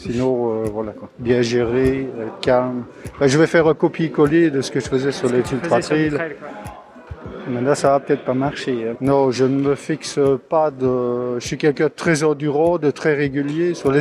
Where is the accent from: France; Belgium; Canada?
Belgium; Wallonia; je viens de la région de Verviers, un petit village qui s'appelle Maudizot.